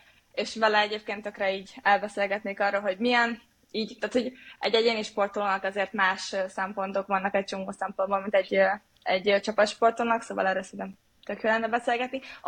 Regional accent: Győr, Győr-Moson-Sopron, Hungary; Én Győrben fogtam labdát, tehát hogy a Ultimate győri vagyok.

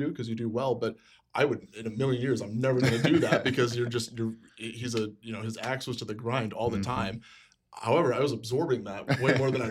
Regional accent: Peoria, Illinois, United States; Again, I'm from Peoria, so enough things lined up.

